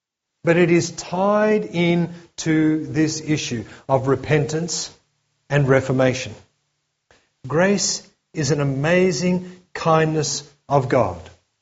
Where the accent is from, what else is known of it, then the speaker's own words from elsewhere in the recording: Victoria, Australia; born there; I was born in the Mallee, up in the wheat belt